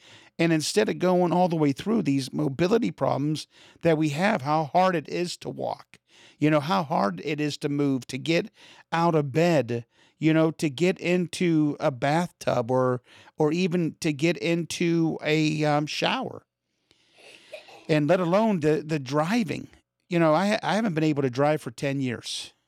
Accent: Pennsylvania, United States; accent: Pennsylvania; Stairs, that's easy, man. That's my accent from Pennsylvania.

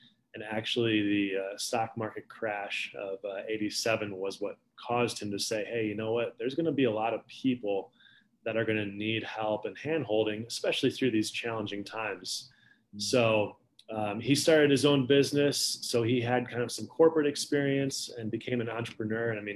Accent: Chicago, Illinois, United States; Born and raised in Chicago. My family and I run a wealth management firm just outside of the city.

